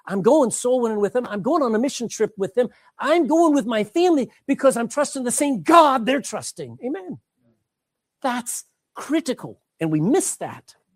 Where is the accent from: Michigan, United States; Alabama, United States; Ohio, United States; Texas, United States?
Texas, United States; I'm a Texan. Do you know what Texans think about the rest of the world? We don't care.